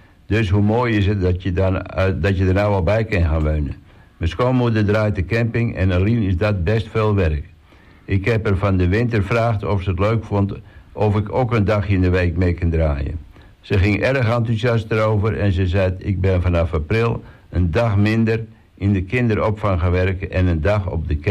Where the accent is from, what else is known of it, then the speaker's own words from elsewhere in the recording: Texel, North Holland, Netherlands; born there; Ik ben op 17 november 1999 geboren op Texel. Samen met … mijn twee oudere broers Joost en Robin ben ik in een heel warm gezin opgegroeid aan de Slingerweg.